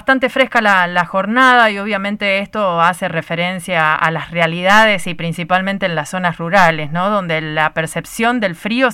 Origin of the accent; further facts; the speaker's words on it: San Martín, San Juan, Argentina; yo vengo de San Martín y conocemos de lo que significa el frío para la vitivinicultura